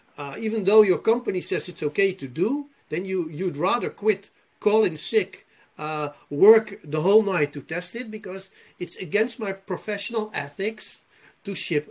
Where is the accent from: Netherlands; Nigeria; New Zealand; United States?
Netherlands; English is a second language; I mean, I'm from the Netherlands. We're with 16 million and even, or 17 million